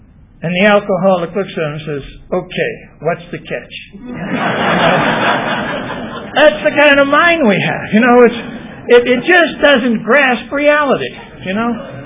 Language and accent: English; New York, United States; I'm from New York. We invented the hustle.